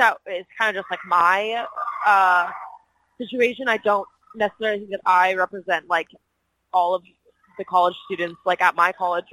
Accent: Nevada, United States; now in Utah, United States; I mean, I'm from Nevada. I don't live there right now. I'm in college in Utah.

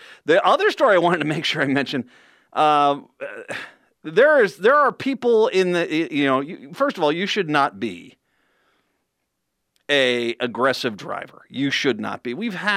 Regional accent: Scotland, United Kingdom; As only a Scotsman can do an Italian accent, yes.

